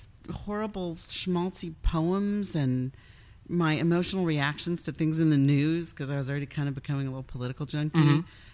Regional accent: Palos Verdes, California, United States; I grew up in Palos Verdes

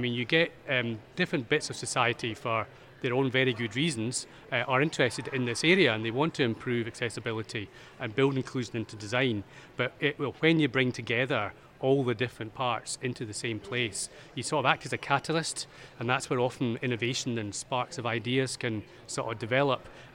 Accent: Glasgow, Scotland, United Kingdom; perhaps because I'm from Glasgow and it's Glasgow University

